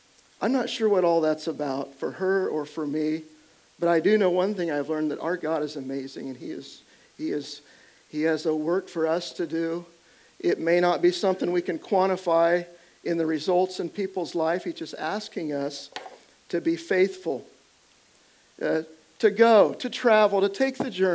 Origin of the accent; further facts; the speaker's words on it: Modesto, California, United States; Modesto. I said, that's my hometown.